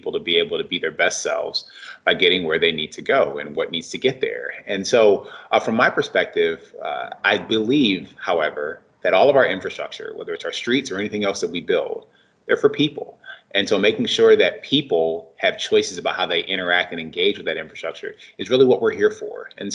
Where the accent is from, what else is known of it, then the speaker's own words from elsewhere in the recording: Detroit, Michigan, United States; You know, look, I grew up in Detroit and its suburbs.